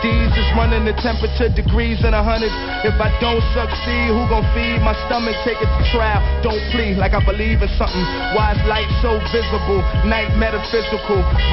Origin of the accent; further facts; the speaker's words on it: Brooklyn, New York, United States; now in Cape Town, South Africa; I'm from Brooklyn, New York. I live in Cape Town, South Africa.